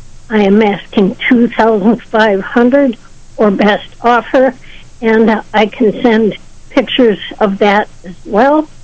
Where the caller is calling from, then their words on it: Bethany, New York, United States; Good morning. I'm calling from Bethany.